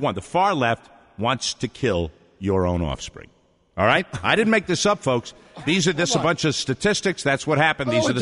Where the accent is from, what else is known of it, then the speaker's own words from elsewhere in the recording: Levittown, New York, United States; I'm from Levittown. Levittown. I grew up in Levittown, Long Island.